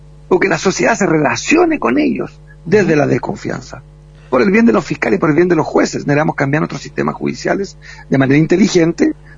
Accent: Chile; Por eso yo soy chileno y usted argentino.

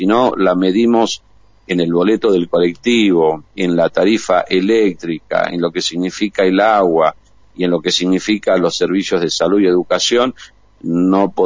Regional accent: northern Argentina, Argentina; porque no somos malos los norteños cuando hablamos de los porteños

